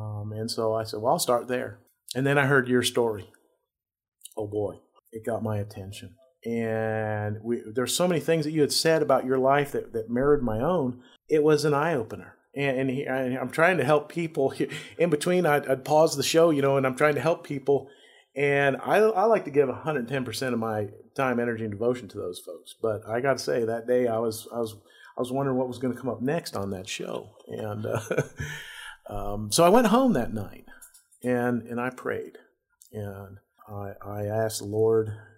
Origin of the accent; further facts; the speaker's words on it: Montana, United States; I'm from Montana, and I went to Montana for a reason back in 99.